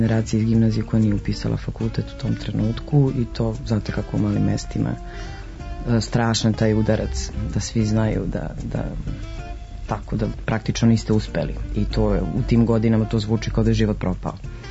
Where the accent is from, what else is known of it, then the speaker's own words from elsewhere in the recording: Valjevo, Kolubara District, Serbia; moved away as an adult; also born or lived in Novi Sad / Sombor / Kruševac / Belgrade; Da, ja sam rođena u Valjevu, tamo sam završila osnovnu i srednju školu, upisala sam akademiju u Novom Sadu